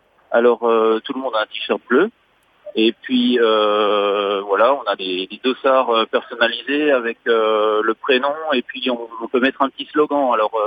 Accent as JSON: {"language": "French", "town": "Mulhouse", "region": "Grand Est", "country": "France", "said": "je suis de Mulhouse et je suis frontalier. Ça veut dire que 5 jours par semaine, je viens à Bâle pour travailler."}